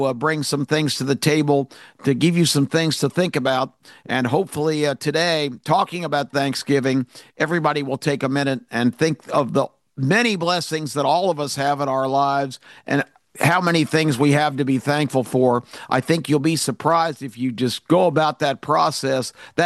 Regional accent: Atlanta, Georgia, United States; So many close friends growing up in Atlanta. My four best friends from high school are still my four best friends to this day.

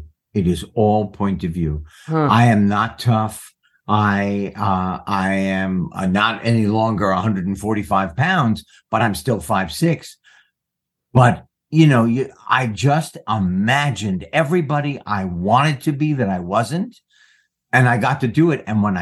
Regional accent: United States; I'm an American.

